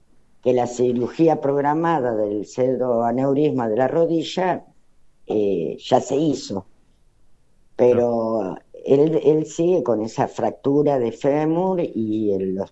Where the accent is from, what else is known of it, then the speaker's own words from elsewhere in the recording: Argentina; nosotros, como muchos argentinos, somos de escasos recursos.